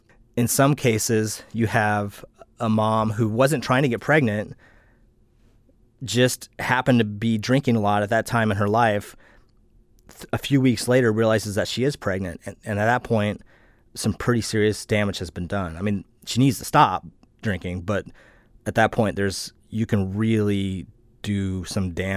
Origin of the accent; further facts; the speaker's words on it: Alaska, United States; that was a set of features that I recognized from my childhood growing up in Alaska